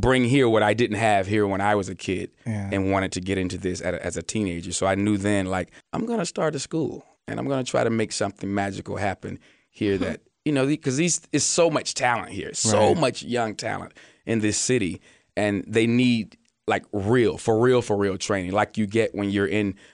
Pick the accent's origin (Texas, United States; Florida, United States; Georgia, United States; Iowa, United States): Georgia, United States; Atlanta; also born or lived in New York; You know, when I left Atlanta, I'm originally from Atlanta. Okay. And when I left Atlanta to go to school in New York